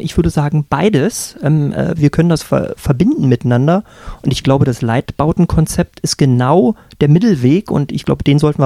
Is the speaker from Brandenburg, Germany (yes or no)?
yes; Potsdam, Brandenburg, Germany; born there; Also Potsdam ist ja, wie gesagt, mein Geburtsort und ist auch ein Stück weit Heimat für mich. Und ich hatte meinen Wohnsitz immer hier